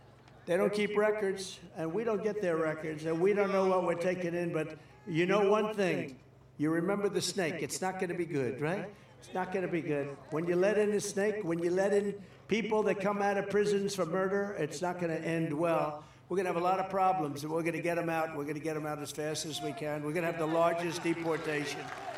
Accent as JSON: {"language": "English", "town": "Queens", "region": "New York", "country": "United States", "tie": "born or raised there", "said": "Queens. I grew up in Queens."}